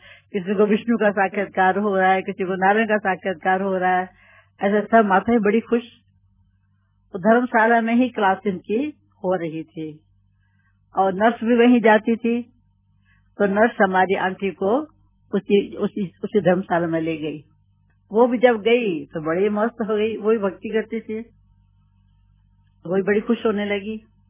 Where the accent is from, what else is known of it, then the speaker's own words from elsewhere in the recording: Pakistan; now in India; हम पाकिस्तान से भी आए हैं